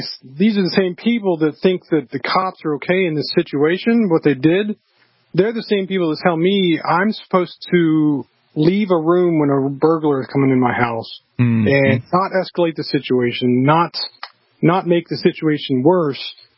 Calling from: Dayton, Ohio, United States; In Dayton, Ohio.

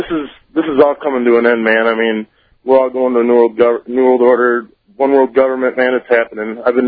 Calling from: Niles, Michigan, United States; I'm calling from Niles, Michigan.

